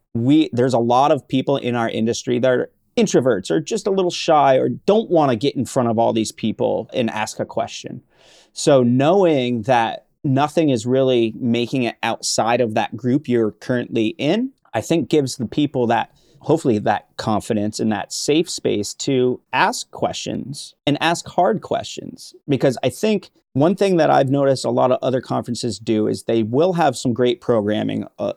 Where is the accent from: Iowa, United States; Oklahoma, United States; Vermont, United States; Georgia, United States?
Vermont, United States; You know, again, growing up in Vermont, being outside, we have very long winters.